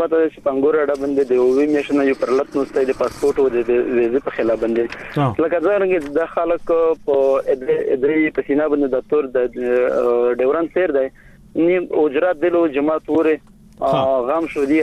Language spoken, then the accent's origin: Pashto; Barmal, Paktika, Afghanistan; د مو کور په برمل ولسوالۍ کې دی